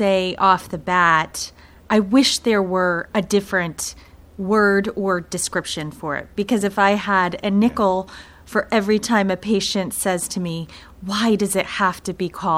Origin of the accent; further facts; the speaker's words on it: Virginia, United States; So I am mostly from Virginia growing up.